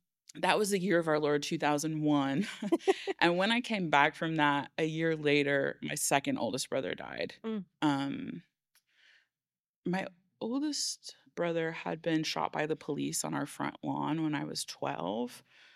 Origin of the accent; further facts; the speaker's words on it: Oklahoma, United States; Or I'm from Oklahoma, so there's a church on every corner